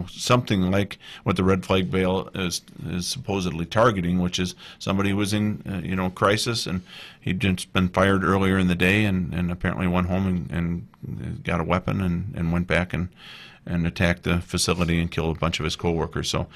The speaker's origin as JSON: {"language": "English", "town": "Milwaukee", "region": "Wisconsin", "country": "United States", "said": "I'm from Milwaukee, Wisconsin area originally"}